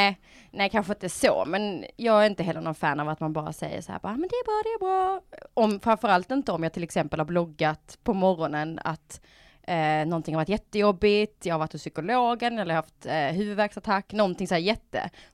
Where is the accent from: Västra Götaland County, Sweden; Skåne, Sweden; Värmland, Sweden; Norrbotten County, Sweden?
Skåne, Sweden; jag är från Skåne då, om du inte hör det.